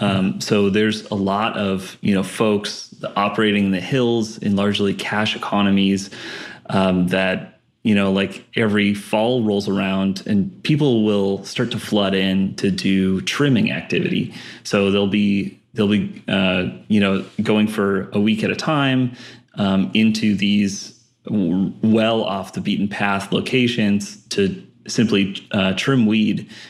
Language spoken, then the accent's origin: English; Palos Verdes, California, United States; Palos Verdes was an interesting place to grow up.